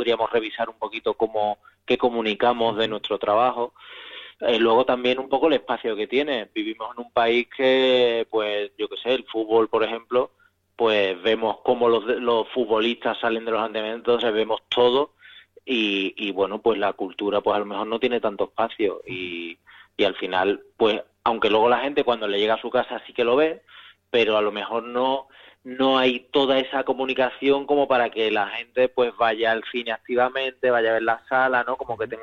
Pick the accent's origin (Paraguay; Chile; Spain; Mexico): Spain; Seville, Andalusia; now in Madrid, Spain; porque yo soy de Sevilla y en mi círculo, por lo menos, no conocía nada que tuviese que ver con esto